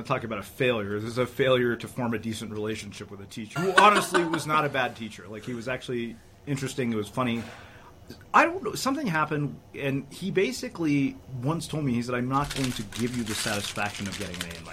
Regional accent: India; And of course I got straight A's in high school. I'm Indian.

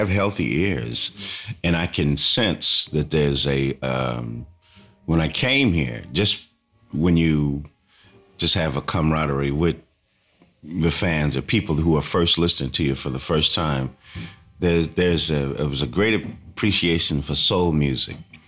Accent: London, United Kingdom; I'm a Londoner.

